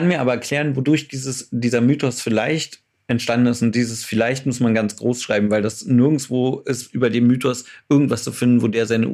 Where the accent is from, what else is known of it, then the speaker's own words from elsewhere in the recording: East Germany, Germany; ich bin ein Kind des Ostens.